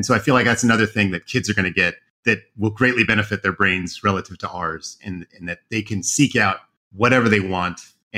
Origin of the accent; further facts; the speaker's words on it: Oregon, United States; No, I grew up in Oregon, but okay. I ended up getting a scholarship to U of I for engineering.